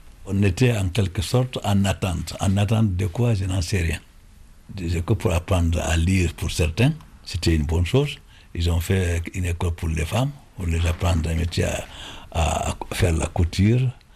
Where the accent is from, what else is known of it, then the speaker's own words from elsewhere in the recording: Guinea; now in Lyon, France; Je suis originaire de la Guinée, ex-Guinée française. J'ai 82 ans.